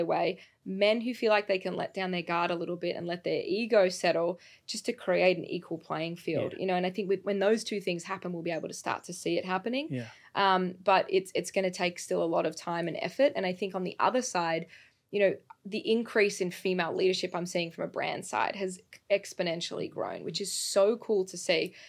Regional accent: Australia; Not just because I'm Australian

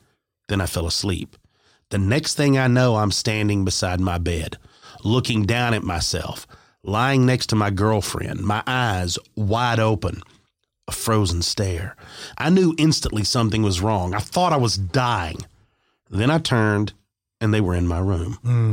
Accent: Bury, North West England, United Kingdom; I grew up in Bury in Greater Manchester, England.

